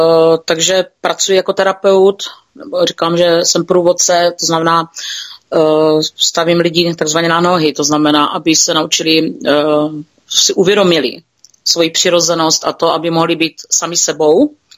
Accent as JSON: {"language": "Czech", "region": "South Moravian Region", "country": "Czechia", "said": "Pocházím z Jižní Moravy, kousek od Pálavy, jo, jsou tady z menší vesnice a miluji svůj kraj, miluji to, že jsme Moravani"}